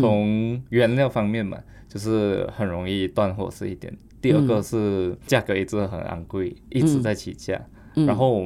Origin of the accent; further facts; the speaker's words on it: Kuching, Sarawak, Malaysia; 从西马的角度看起来，古晋是没有好的烘焙行业的，当时也确实是如此。然后我会想要把好的东西带回我的家乡